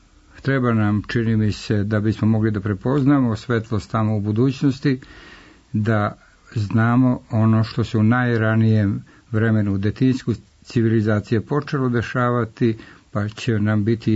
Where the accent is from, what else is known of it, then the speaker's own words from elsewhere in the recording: Supetar, Split-Dalmatia County, Croatia; also born or lived in Sarajevo, Bosnia and Herzegovina; Ja sam rođen u Sarajevo, ali samo nekoliko dana, 15 dana posle rođenja se moj otac dobio prekomandu, dobio oficir u Supetar na Braču